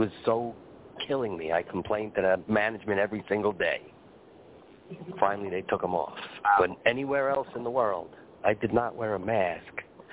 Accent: New York, United States; Yeah, you know, I come from Long Island, and it's a different place out there. It's a different place. We don't speak English. We speak something that sounds like English.

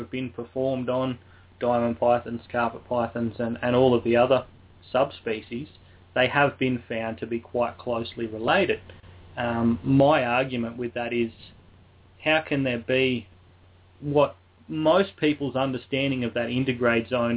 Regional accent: Grafton, New South Wales, Australia; also born or lived in Sydney; I did actually grow up close to that area. I was born in Sydney and grew up in Grafton on the mid-north coast of New South Wales

